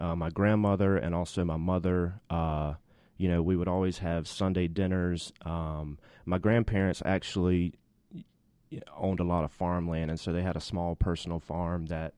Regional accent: Georgia, United States; And I'm from South Georgia, too, near the coast of Georgia

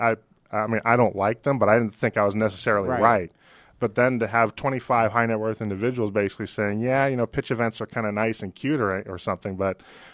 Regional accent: Boston, Massachusetts, United States; And I grew up in Boston, by the way.

